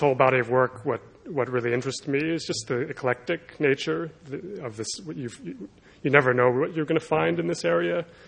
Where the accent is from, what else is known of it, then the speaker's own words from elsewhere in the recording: Philadelphia, Pennsylvania, United States; And I guess because I grew up in Philadelphia, it seemed like an obvious place to start working again.